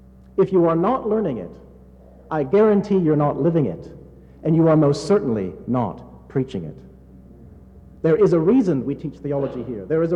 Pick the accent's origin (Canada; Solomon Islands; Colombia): Canada; also born or lived in United Kingdom; now in United States; I grew up in Canada. I lived in Britain for some time. So living in the South is something of a new experience for me.